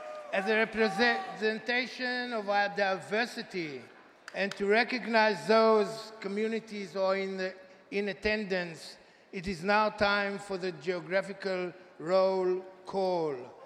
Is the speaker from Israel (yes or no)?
yes; Israel; I'm an addict from Israel